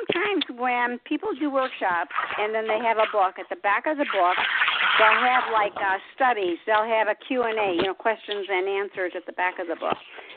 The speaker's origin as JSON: {"language": "English", "country": "United States", "said": "I mean, see, I'm from the States and I've never been out of the States."}